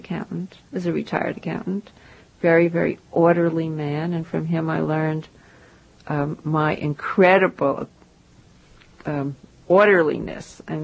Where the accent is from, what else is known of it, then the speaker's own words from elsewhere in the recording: Maplewood, New Jersey, United States; I lived on a quiet suburban street in Maplewood, New Jersey.